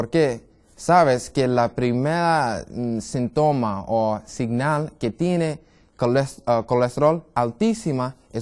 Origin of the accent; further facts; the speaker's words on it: New York, United States; Spanish is a second language; Yo soy gringo, más o menos soy de Nueva York y mi papá es italiano, mi mamá de Trinidad y Tobago y nadie habla en español